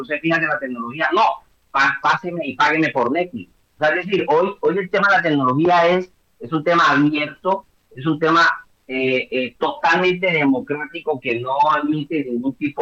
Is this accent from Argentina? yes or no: no; Caribbean Region, Colombia; nosotros como costeños que somos imaginativos, creativos, macondianos, orgullosamente